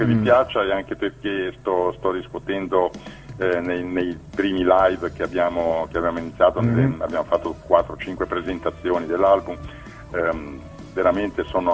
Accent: Tuscany, Italy; passeggiando per un paesino disabitato qua della Lunigiana, mm-hmm. Delle mie parti

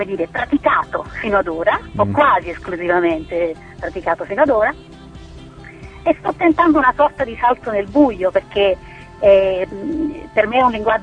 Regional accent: Naples, Campania, Italy; perché appunto veniamo da Napoli

